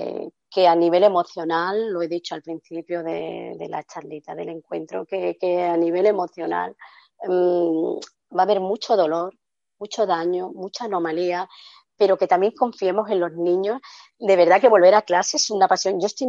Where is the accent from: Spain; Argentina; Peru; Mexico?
Spain; al menos en mi país, en España